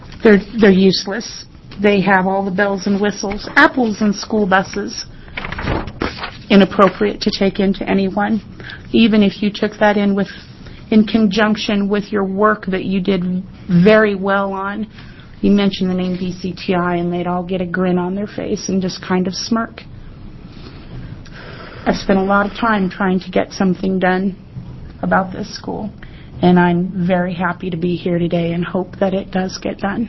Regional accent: Albany, New York, United States; I'm from Albany, and I'm a 1999 graduate from BCTI.

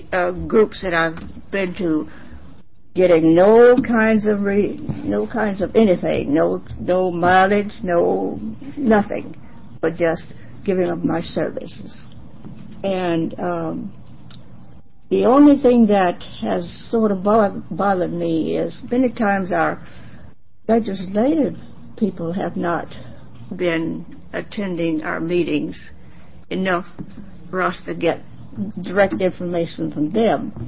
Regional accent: Portland, Oregon, United States; I'm from Portland, Oregon.

